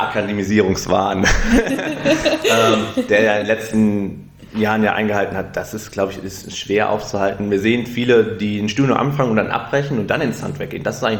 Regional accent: Erndtebrück, North Rhine-Westphalia, Germany; Erntebrück. Das ist im kreisigen Wittgenstein, da bin ich aufgewachsen.

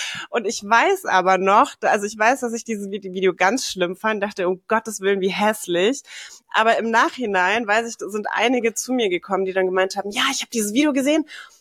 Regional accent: Munich, Bavaria, Germany; die kannte ich damals noch aus meiner Jugend in München tatsächlich.

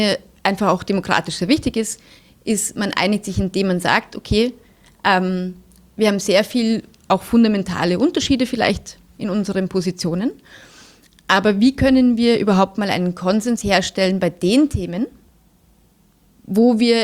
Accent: Germany; also born or lived in Austria; Bei mir ist es so, ich bin in Österreich geboren, in Deutschland aufgewachsen. Meine Mutter kommt aus der Slowakei und ich habe einen großen Teil meiner Familie auch noch immer in der Slowakei. Das heißt, ich bin tatsächlich europäisch aufgewachsen

